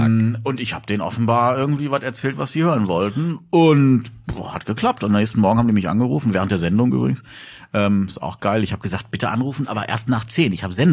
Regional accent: Celle, Lower Saxony, Germany; born there; now in Ruhr area, Germany; In Niedersachsen.

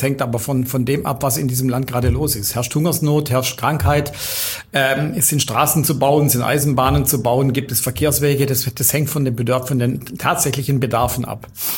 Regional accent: Singen, Baden-Württemberg, Germany; Ich stamme aus Singen

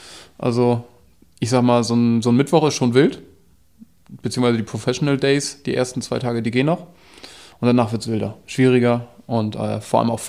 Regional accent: Schleswig-Holstein, Germany; Komme ja gar nicht so weit weg von hier, also aus Dithmarschen in Schleswig-Holstein. Hier komplett aufgewachsen und hier auch die Landwirtschaft lieben gelernt, sag ich mal. Ich bin selbst auf einem Resthof aufgewachsen

